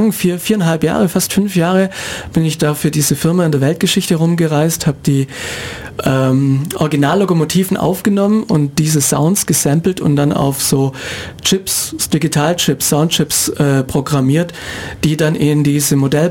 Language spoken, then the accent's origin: German; Neu-Ulm, Bavaria, Germany; also born or lived in Ulm; Schwabe, ich bin direkt hier in Ulm geboren, ja, und dann in Neu-Ulm zur Schule gegangen.